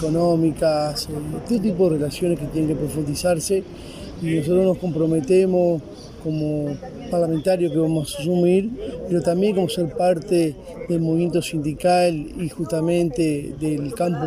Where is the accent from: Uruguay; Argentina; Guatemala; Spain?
Uruguay; como uruguayos que somos